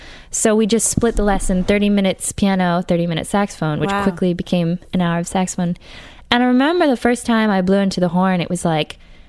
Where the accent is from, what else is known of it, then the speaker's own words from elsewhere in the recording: Brookline, Massachusetts, United States; No, I'm from Brookline, Massachusetts.